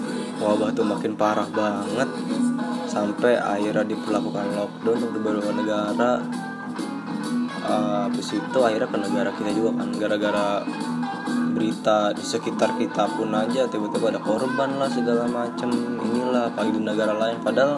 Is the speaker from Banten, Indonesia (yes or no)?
yes; Tangerang, Banten, Indonesia; Gue biasanya kalau tahun baru kan, gue ke Tangerang ya. Gue asli Tangerang.